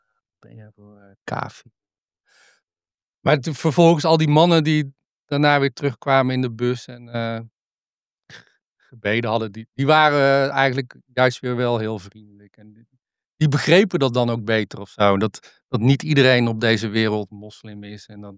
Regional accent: Netherlands; Want ik kom tenslotte uit Nederland en mijn land heeft de Amerikanen geholpen om de Taliban te proberen te...

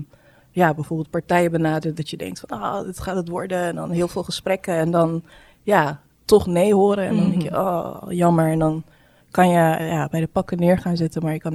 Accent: Roosendaal, North Brabant, Netherlands; Nee, ik kom niet uit Amsterdam. Ja, iedereen denkt ook van... jij komt uit de Randstad. Dan zeg ik, nee, ik kom uit Roosendaal.

